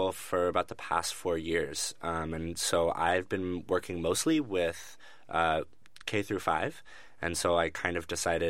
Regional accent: Georgia, United States; Well, my experience growing up, I grew up in a suburb of Atlanta. And so the experience of growing up in the South is vastly different from the Bay Area.

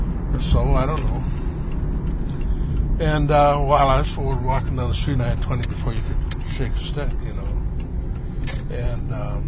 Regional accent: Bemidji, Minnesota, United States; I am from Bemidji.

